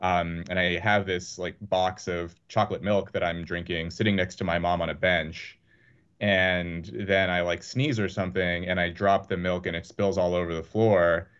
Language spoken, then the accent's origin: English; Los Angeles, California, United States; born there; So, you know, I was born in Los Angeles.